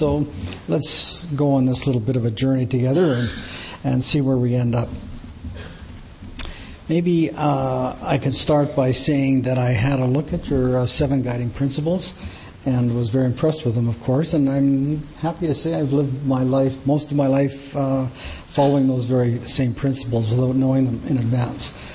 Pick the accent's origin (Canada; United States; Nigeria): Canada; Saskatoon, Saskatchewan; also born or lived in Regina; I was born and raised in Saskatoon and continue to live there today.